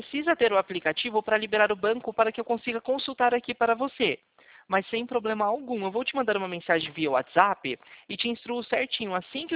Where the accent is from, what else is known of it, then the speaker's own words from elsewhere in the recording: Atibaia, São Paulo, Brazil; Eu sou aqui de Atibaia, interior de São Paulo